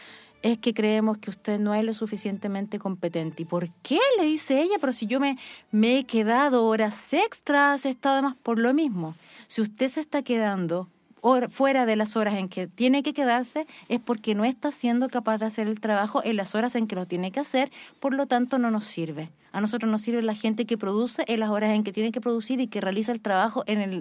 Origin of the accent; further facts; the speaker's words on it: Chile; estamos celebrando esta hermosa fiesta en nuestro país donde nos unimos todos como chilenos